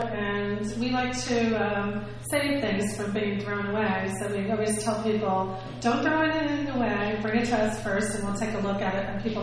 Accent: New Jersey, United States; when I grew up in Bergen County.

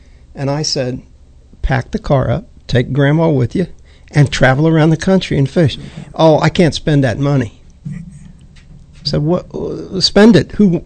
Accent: Ohio, United States; now in New York, United States; And I grew up very poor in Ohio, came to New York

